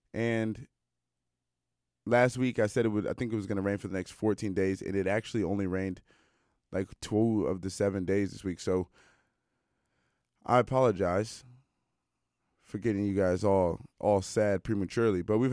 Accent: Washington, District of Columbia, United States; also born or lived in Ohio; you know that I'm American. And I grew up in Washington, D.C., and I spent about two-thirds of my life in Ohio, particularly around people who root for the Cleveland Browns.

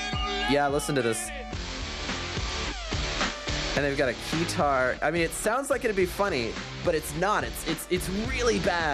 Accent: California, United States; So I'm from the Bay Area, and that's where … sort of came out of.

